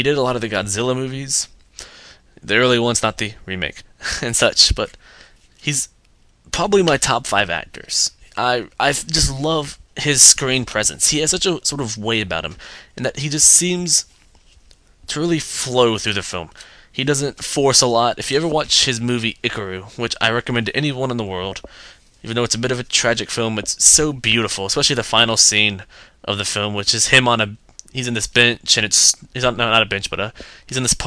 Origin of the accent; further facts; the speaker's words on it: North Carolina, United States; Being from the South, I have to deal with it a lot. Tell people I'm from North Carolina, they're like, really there?